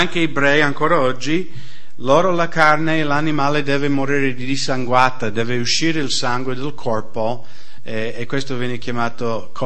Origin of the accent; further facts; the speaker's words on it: Seattle, Washington, United States; Italian is a second language; io vengo da Seattle, nel nord-ovest degli Stati Uniti, un posto un po' come l'Austria, solo che molto meno abitato dell'Austria, pieno di boschi.